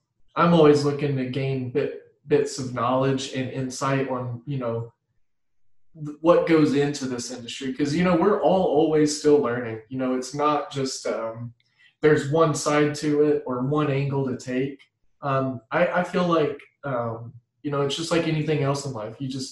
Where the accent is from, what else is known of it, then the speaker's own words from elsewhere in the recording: Midwest, United States; I'm from the Midwest. We don't do it that great.